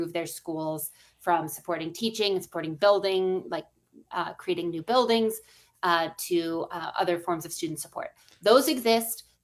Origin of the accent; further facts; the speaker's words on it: Irvine, California, United States; moved away; I grew up in Southern California in Irvine, and my mom is from Wisconsin originally, and I came back here several years ago